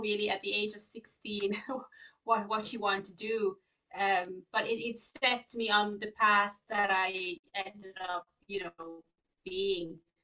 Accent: South Africa; now in Ireland; So I grew up in South Africa. I'm living in Ireland now for the last 20 years. But I'm actually South African, so I grew up in South Africa in a small little town.

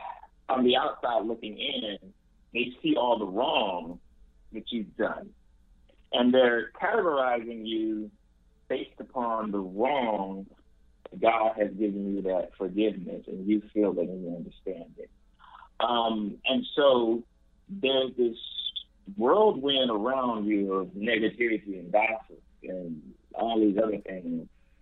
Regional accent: the South, United States; born there; I was born in the South and I'm a 70s baby.

